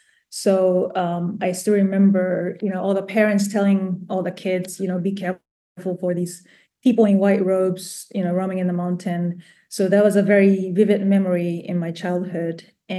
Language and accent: English; Yamanashi, Japan; I was born and raised in Japan, and I grew up in a place called Yamanashi, a countryside town.